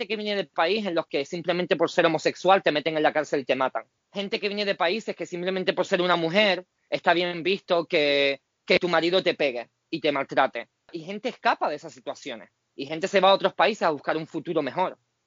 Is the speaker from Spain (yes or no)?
yes; Canary Islands, Spain; soy canario y estoy orgulloso de ser canario y lo seré toda mi vida.